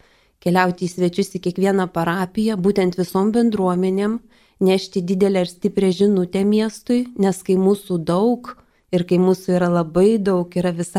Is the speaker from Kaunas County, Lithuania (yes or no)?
no; Vilnius, Vilnius County, Lithuania; Dėl to mes vilniečiai, kai pradėjom jungtis ir vienytis bendrai